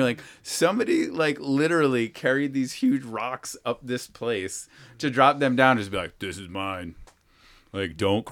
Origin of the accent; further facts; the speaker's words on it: New Hampshire, United States; So I grew up in New Hampshire.